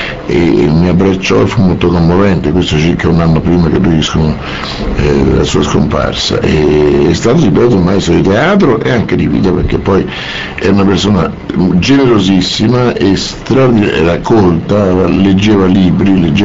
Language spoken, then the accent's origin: Italian; Rome, Lazio, Italy; Io sono nato a Roma, ho vissuto a Roma, però mia mamma era di romagnola, mio papà era di Civita Castellana, diciamo Alto Lazio, e nessuno di loro parlava vernacolo